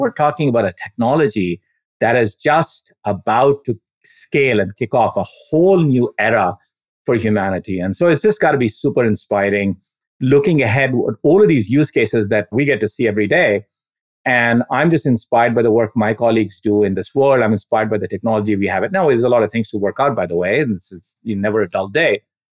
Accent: India; I grew up in India

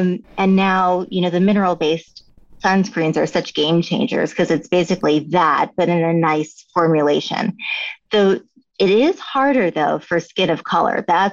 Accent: Hawaii, United States; also born or lived in California; is I grew up in Hawaii and California, so I grew up in the sun too.

